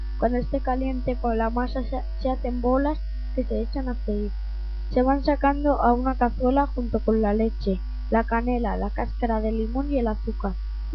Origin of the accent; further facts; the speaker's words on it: Navaluenga, Castile and León, Spain; de Navaluenga, del Colegio Público La Rubiera. Os voy a explicar una receta típica de mi pueblo, los buñuelos con leche.